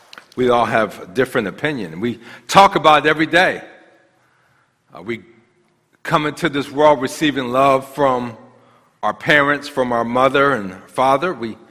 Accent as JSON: {"language": "English", "region": "Maryland", "country": "United States", "moved": "as an adult", "lives_now": "San Diego, United States", "said": "We're from Maryland. That's where we are. And so we're a long ways away from from Maryland. So I've been here since 2019 in the San Diego area."}